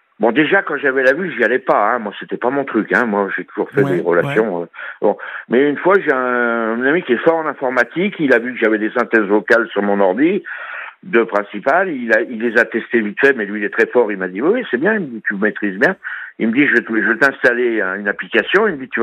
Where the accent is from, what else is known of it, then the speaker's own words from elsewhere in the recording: Lyon, Auvergne-Rhône-Alpes, France; puisque nous sommes lyonnais à la base